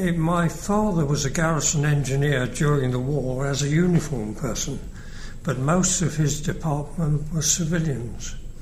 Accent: Brighton, South East England, United Kingdom; also born or lived in Gibraltar / Nepal; Yes, and I was brought up in Brighton, and I still live in Brighton now.

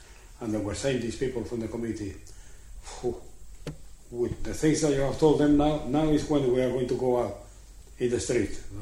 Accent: Gibraltar; born there; I feel myself as a Gibraltarian because I was born in Gibraltar.

